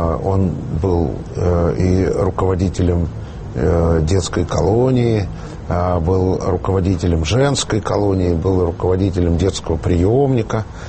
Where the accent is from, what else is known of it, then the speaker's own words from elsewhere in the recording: Lviv, Lviv Oblast, Ukraine; Львов навсегда останется моей малой родиной. Он меня вырастил. Все мои детские воспоминания связаны с ним, юношеские.